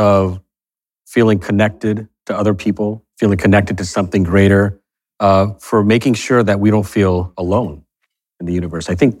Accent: Fort Worth, Texas, United States; You know, I grew up in Fort Worth, Texas.

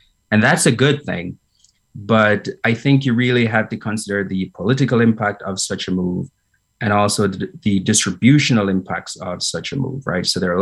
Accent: Jamaica; I might just mention, I'm from Jamaica

